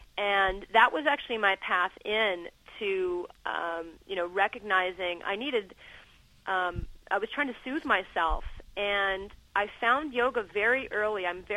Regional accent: New Orleans, Louisiana, United States; I'm a little Jew girl from the South.

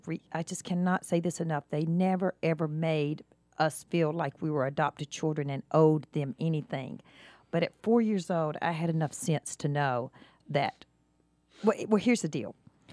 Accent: Georgia, United States; I grew up in Bartow County, was my high school years.

